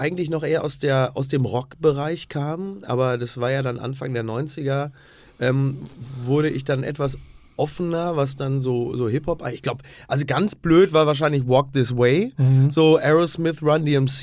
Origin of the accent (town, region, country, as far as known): Castrop-Rauxel, North Rhine-Westphalia, Germany